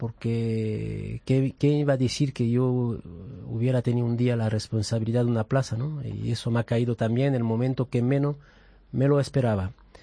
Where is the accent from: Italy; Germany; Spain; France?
France; Marseille, Provence-Alpes-Côte d'Azur; born there; Spanish is a second language; yo de niño nací en Marsella, que es una ciudad dedicada al fútbol.